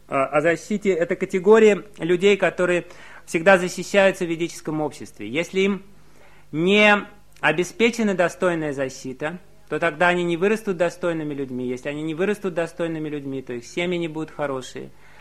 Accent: Uzbekistan; Я вырос в Узбекистане, и я знаю традиционные узбекские семьи.

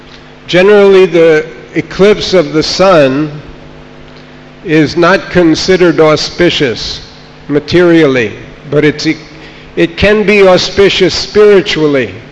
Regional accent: Alachua, Florida, United States; I'm from Alachua, Florida.

